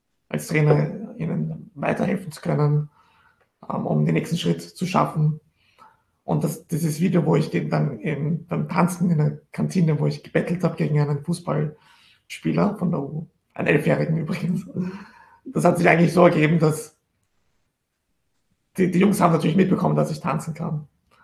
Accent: Austria; du bist jetzt als Österreicher mit asiatischen Wurzeln, der in Österreich aufgewachsen ist, aber also in Österreich fühle ich mich ja nicht wie ein Österreicher und in Asien fühle ich mich nicht wie ein Asiate.

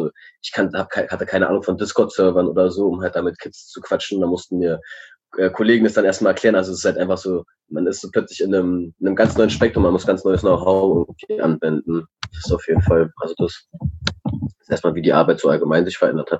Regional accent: Berlin, Germany; born there; ich bin 26. Ich bin in Reinickendorf geboren, arbeite auch im Jugendclub ELOC am Ostkreuz.

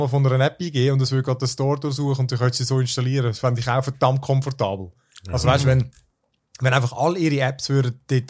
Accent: Switzerland; bei uns in der Schweiz

